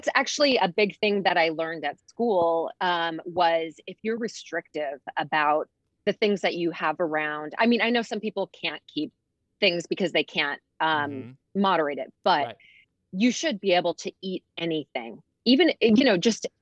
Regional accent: West Coast, United States; So, I went to school, I grew up on the West Coast and I went to school at Pratt in Brooklyn.

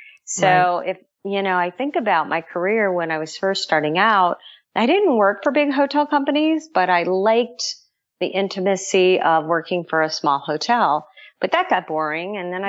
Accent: St. Paul, Minnesota, United States; I'm actually from St. Paul, Minnesota. That's where my roots were.

